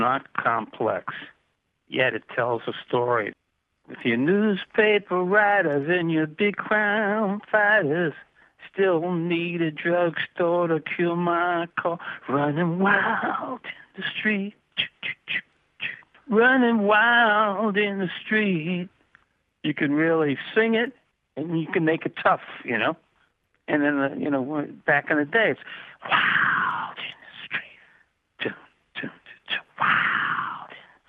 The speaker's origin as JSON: {"language": "English", "town": "Brooklyn", "region": "New York", "country": "United States", "tie": "born or raised there", "said": "I mean, I grew up in Cheapside Bay in Brooklyn."}